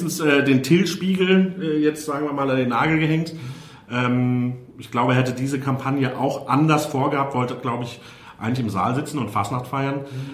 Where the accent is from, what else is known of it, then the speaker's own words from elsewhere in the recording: Mainz, Rhineland-Palatinate, Germany; born there; ich bin in Mainz geboren, habe ich Rosenmontag immer frei gehabt